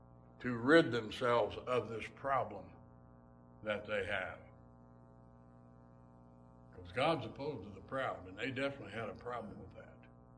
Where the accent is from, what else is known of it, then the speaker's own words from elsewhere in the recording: United States; I'm an American. I don't submit to anybody.